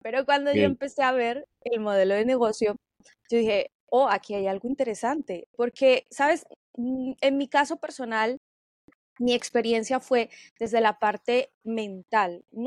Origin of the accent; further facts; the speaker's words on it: Spain; Y yo vivía en España, yo me crié allá en España.